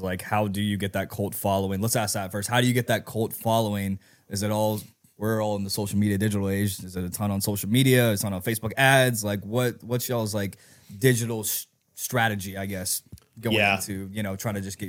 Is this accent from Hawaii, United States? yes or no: no; Seymour, Indiana, United States; born there; I was born in Seymour.